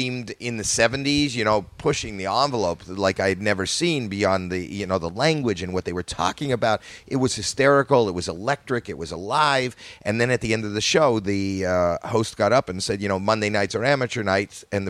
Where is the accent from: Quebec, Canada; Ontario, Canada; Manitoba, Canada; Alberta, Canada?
Ontario, Canada; Toronto; I'm from Toronto, Canada